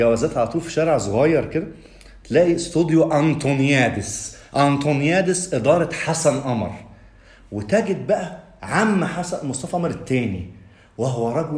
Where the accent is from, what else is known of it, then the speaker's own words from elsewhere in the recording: Alexandria, Alexandria Governorate, Egypt; بصفتي يعني قضيت طفولتي ومراهقتي في اسكندريه